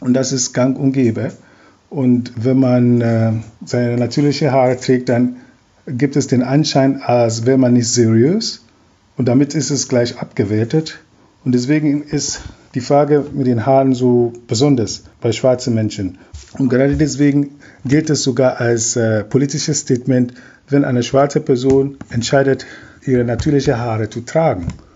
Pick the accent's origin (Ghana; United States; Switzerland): Ghana; zum Beispiel in Ghana, wo ich aufgewachsen bin